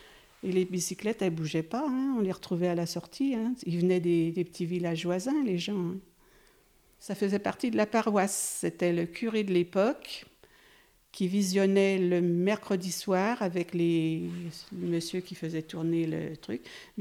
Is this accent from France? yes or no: yes; Pusset, France; Je suis native de Pusset. Je suis née en 1944.